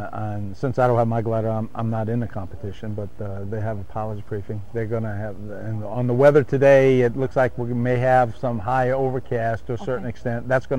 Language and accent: English; Miami, Florida, United States; I grew up in Miami, and everybody around me worked for Eastern Airlines or Braniff or Pan American.